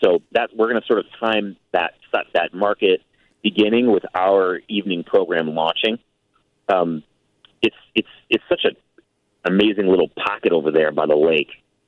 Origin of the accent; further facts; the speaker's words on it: Chicago, Illinois, United States; I grew up in Chicago, too, so I grew up in Rogers Park.